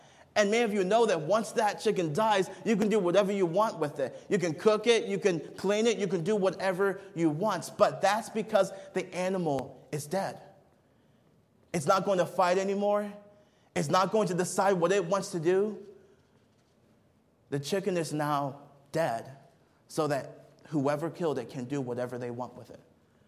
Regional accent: Nigeria; I remember growing up in Nigeria, going over to the marketplaces

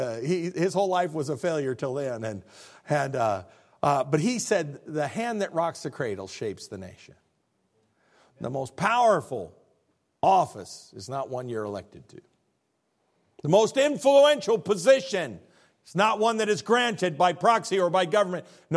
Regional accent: Illinois, United States; I'm from Illinois, the land of the Lincoln.

